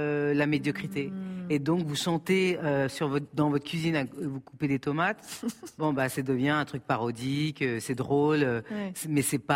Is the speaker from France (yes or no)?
yes; France; born there; Je suis d'origine comorienne, je suis née en France. J'ai voyagé tout le temps depuis que je suis jeune